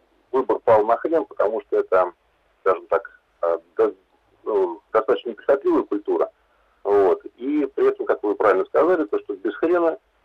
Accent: Moscow, Russia; мы не совсем ясногорцы, даже совсем не ясногорцы, мы москвичи. Вот. С землями в Ясногорске.

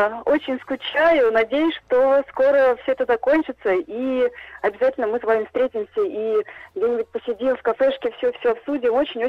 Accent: Moscow, Russia; я из Москвы

